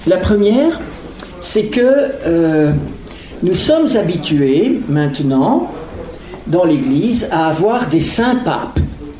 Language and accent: French; Belgium; now in Rome, Italy; Nous sommes belges. Nous venons de fêter 39 ans de mariage. 33 ans à Paray-le-Monial, vous vous souvenez pour Anne, hier soir. Nous avons 7 enfants, 6 petits-enfants. Nous habitons à Rome depuis 8 ans accomplis